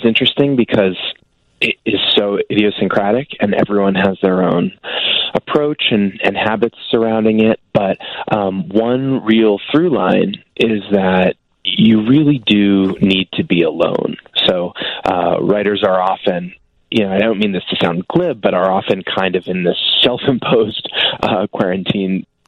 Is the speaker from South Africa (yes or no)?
no; New York City, New York, United States; now in Denver, United States; So I'm actually from New York City. I spent my whole adult life in Brooklyn until really a couple months ago when I moved out to Denver, Colorado.